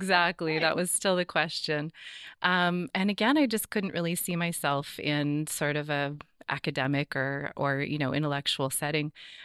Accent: San Ramon, California, United States; also born or lived in Monterey, United States; So I grew up in Central California, San Ramon, East Bay, and then Monterey for high school.

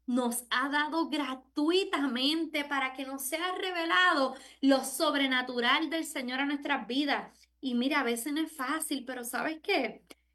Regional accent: Puerto Rico; Porque uno siempre, como boricua, uno relajaba

